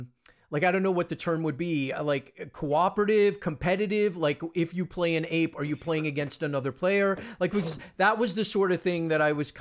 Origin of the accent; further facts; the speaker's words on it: East Coast, United States; I grew up on the East Coast